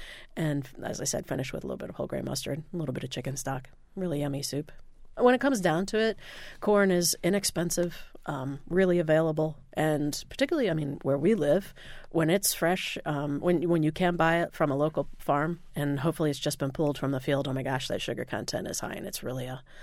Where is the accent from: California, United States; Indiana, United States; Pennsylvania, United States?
Indiana, United States; growing up in Indiana didn't exactly.